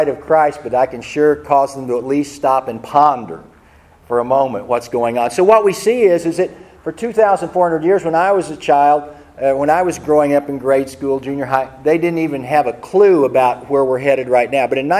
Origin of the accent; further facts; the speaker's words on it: Missouri, United States; Because I'm from Missouri, and I've seen skeletons